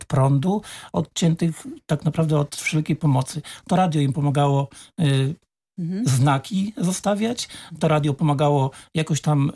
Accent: Opole, Opole Voivodeship, Poland; Ja jestem opolaninem.

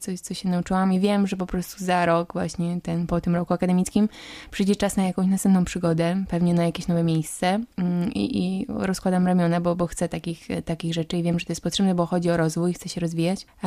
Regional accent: Potęgowo, Pomeranian Voivodeship, Poland; Ja w ogóle pochodzę z takiej miejscowości małej, już to kiedyś chyba opowiadałam słuchaczom.

